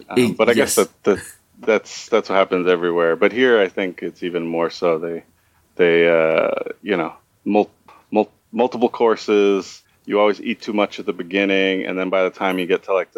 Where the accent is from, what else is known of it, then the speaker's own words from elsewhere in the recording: San Francisco, California, United States; Like I went to an art high school in San Francisco. I'm from San Francisco